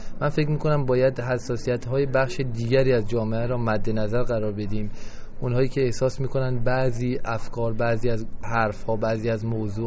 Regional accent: Iran; ما به عنوان یک ایرانی که تو ایران هم داریم زندگی میکنیم

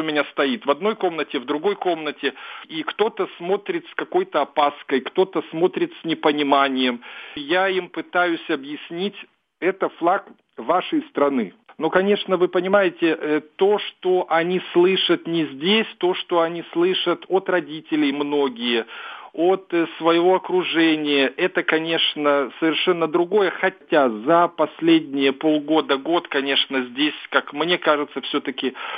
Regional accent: Belarus; moved away as an adult; now in Ukraine; Я, собственно, белорус. Я до 25 лет учился в Беларуси, работал в Беларуси, женился в Беларуси. У меня белорусская жена, у меня оба сына белорусы. Я иногда там бываю, но не очень часто, честно говоря.

